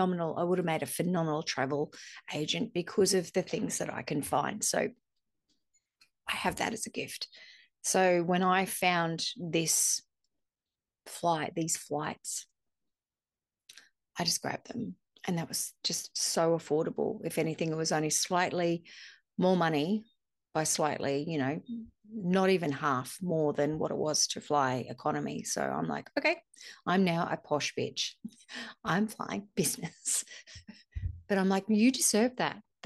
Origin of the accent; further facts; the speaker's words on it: Australia; I've never really identified with being a shaman because if you see how white I am, if I'm from Australia.